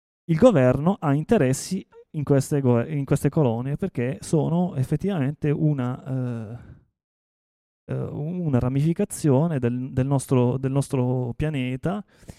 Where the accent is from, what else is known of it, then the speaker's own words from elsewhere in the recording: Taranto, Apulia, Italy; io sono di Taranto e quindi diciamo, la dimensione climatica la sento abbastanza, in maniera abbastanza forte, no?